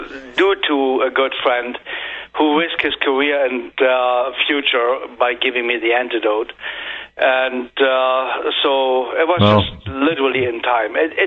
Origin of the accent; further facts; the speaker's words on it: Germany; when I grew up in Germany, everything you heard in school was, you are German